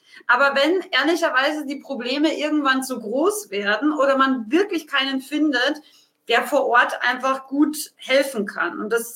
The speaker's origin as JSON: {"language": "German", "country": "Austria", "said": "ich habe als Österreicherin immer gedacht, jetzt gehe ich nach München"}